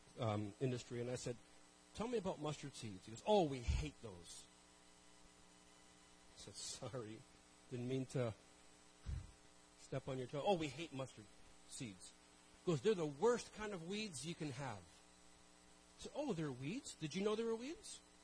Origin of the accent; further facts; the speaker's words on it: Toronto, Ontario, Canada; And I grew up in Toronto, not a lot of farms, not a lot of, ability to plant.